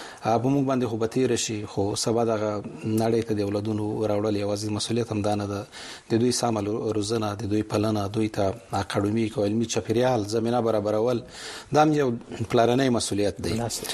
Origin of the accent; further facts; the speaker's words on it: Khost, Afghanistan; also born or lived in Pakistan; زه د خوست ولایت يم، د خوست د لکنو د بدی خېلو په کلی کې پیدا شوم،